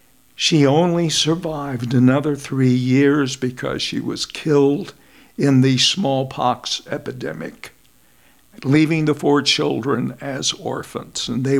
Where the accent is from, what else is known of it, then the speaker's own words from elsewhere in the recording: Springfield, Missouri, United States; born there; And I was born later in Springfield